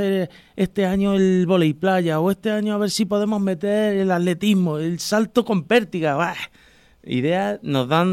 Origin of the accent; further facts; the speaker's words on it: Puente del Arzobispo, Castilla-La Mancha, Spain; Sí, el año pasado ganó mi pueblo, Puente del Arzobispo.